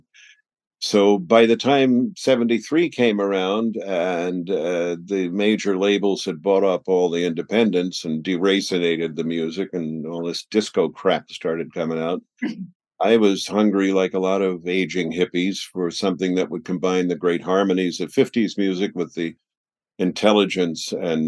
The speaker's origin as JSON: {"language": "English", "town": "Brooklyn", "region": "New York", "country": "United States", "tie": "born or raised there", "lives_now": "New Jersey, United States", "said": "I was born in Brooklyn, lived there till I was 9, and in 1951 we moved across the bridge to Jersey."}